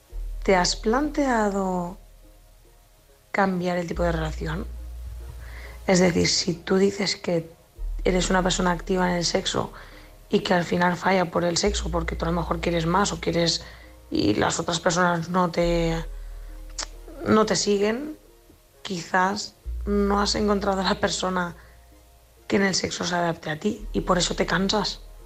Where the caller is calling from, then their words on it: Valencia, Valencian Community, Spain; corresponsal de Valencia